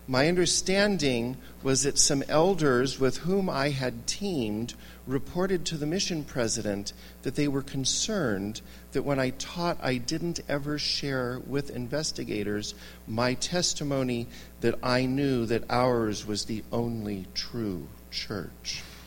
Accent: California, United States; I am a Canadian citizen who was raised primarily in Orange County, California.

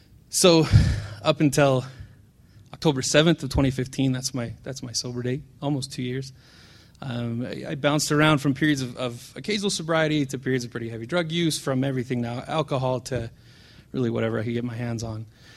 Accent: Salt Lake City, Utah, United States; I'm a pharmacist. I grew up here in Salt Lake City. I spent most of my career in pharmacy working for Intermountain Healthcare, kind of the behemoth system here in the Valley.

